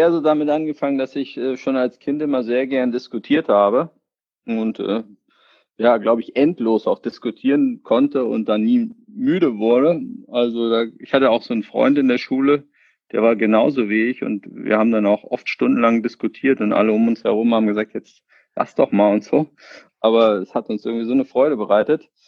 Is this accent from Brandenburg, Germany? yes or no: no; Berlin, Germany; Ja, ich bin ja sozusagen hier in Berlin aufgewachsen, 1980 geboren.